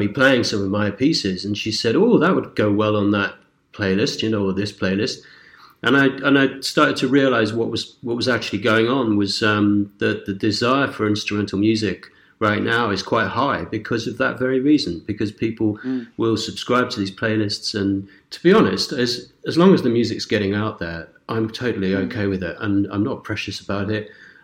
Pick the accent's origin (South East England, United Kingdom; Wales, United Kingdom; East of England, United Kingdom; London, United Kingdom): South East England, United Kingdom; Whitstable; I grew up in Whitstable. I think that was a good place to grow up because a lot of people were very into music.